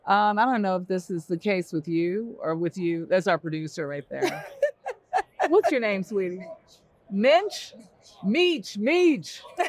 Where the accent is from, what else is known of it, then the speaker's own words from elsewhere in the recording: Los Angeles, California, United States; I'm from Los Angeles. I'm from South Central